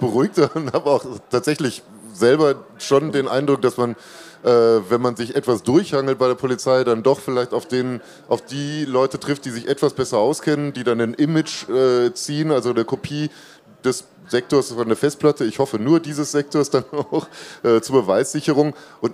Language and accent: German; Baden-Württemberg, Germany; in Baden-Württemberg, wo ich herkomme